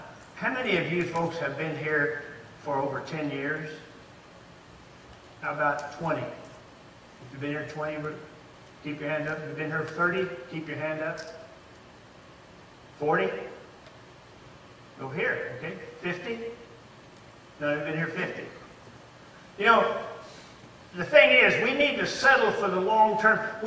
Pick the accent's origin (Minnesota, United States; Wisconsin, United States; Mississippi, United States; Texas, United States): Texas, United States; also born or lived in Louisiana; See, I grew up in Texas, and we had what they call shinry brush or mesquite bushes.